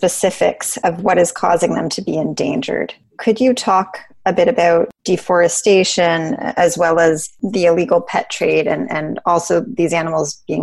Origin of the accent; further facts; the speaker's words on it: Toronto, Ontario, Canada; And actually, I grew up here in Toronto